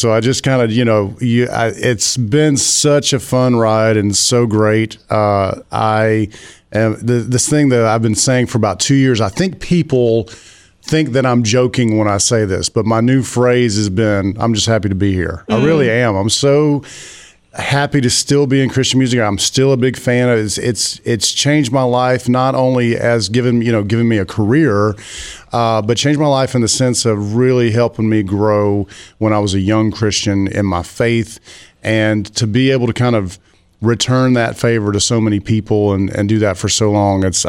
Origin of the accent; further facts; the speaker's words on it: Alabama, United States; I grew up in church and I'm originally from Alabama and didn't know.